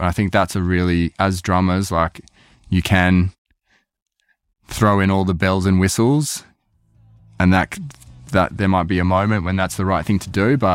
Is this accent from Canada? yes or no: no; Melbourne, Victoria, Australia; being Australian, growing up in Melbourne